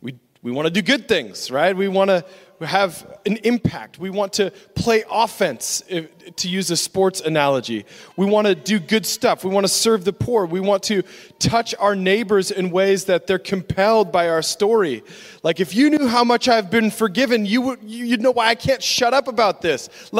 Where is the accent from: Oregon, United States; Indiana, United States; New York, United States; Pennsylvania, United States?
Oregon, United States; Bend; I grew up in Bend, Oregon.